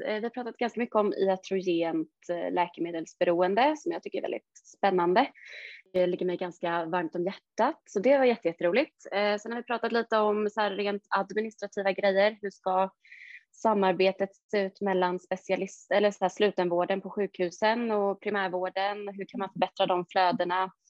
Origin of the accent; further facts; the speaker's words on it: Stockholm, Stockholm County, Sweden; moved away as an adult; also born or lived in Uppsala; now in Eksjö, Sweden; Jag är ursprungligen från Stockholm. Pluggade i Uppsala. Efter examen så jobbade jag 1,5 år i Uppsala innan jag flyttade hit.